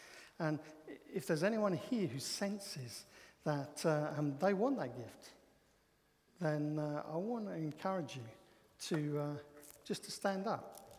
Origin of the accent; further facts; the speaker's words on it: England, United Kingdom; Many of us are too British and we're too English